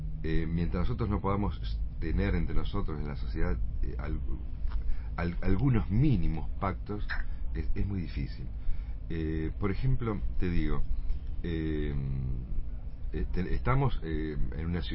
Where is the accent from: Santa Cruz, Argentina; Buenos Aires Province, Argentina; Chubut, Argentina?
Buenos Aires Province, Argentina; La Plata; Pero los que nacimos en La Plata, la queremos mucho